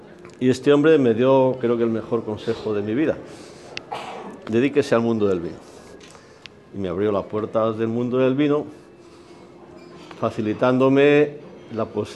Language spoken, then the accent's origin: Spanish; Cantimpalos, Castile and León, Spain; Yo procedo de un pueblecito de Segovia que se llama Cantimpalos, un pueblo chacinero, famoso por los chorizos. Y de hecho, yo soy hijo de empresario del embutido, nieto y bisnieto.